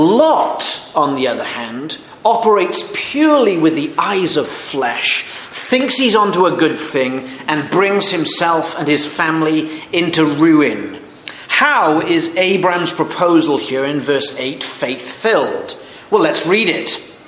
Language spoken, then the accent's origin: English; Wales, United Kingdom; and I'm not Scottish, by the way, I'm Welsh, just so you know.